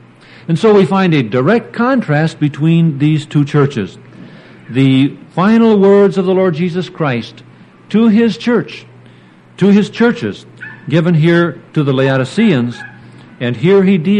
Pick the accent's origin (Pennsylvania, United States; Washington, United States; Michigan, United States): Michigan, United States; But Michiganders, and so we get around it by saying, I'm from Michigan.